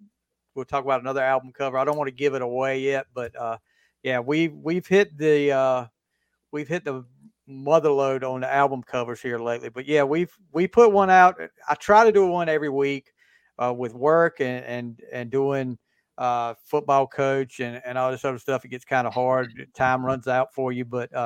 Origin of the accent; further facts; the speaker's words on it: the South, United States; accent: southern; In the south, you know, with my southern accent, we just call them fly.